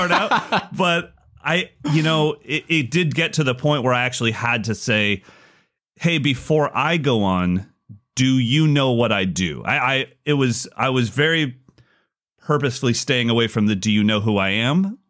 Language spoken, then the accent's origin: English; United Kingdom; I'm British.